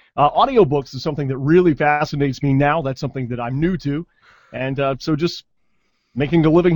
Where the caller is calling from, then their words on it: Gadsden, Alabama, United States; Well, I am actually in Gadsden, Alabama, which is about 60 miles north of Birmingham.